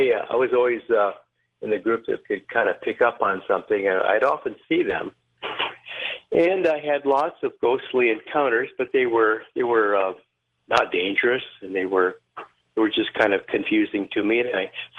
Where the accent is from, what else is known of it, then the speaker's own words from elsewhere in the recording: Seattle, Washington, United States; Well, even when I was young, growing up in the Seattle area, I would see ghosts